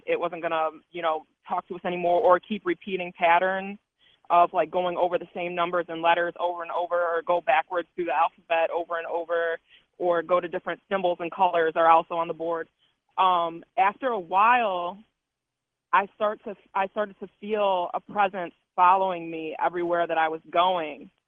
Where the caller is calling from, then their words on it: Cleveland, Ohio, United States; from Cleveland. This is actually my first time calling